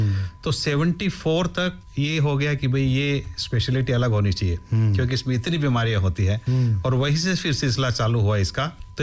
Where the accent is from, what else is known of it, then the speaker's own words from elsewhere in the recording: Rajasthan, India; मैं एक छोटे से गांव से आया हूँ राजस्थान में, जयपुर के करीब में। मेरी पैदाइश वही गांव में हुई थी और हम लोग पांचवी तक मैं वहीं पढ़ा था।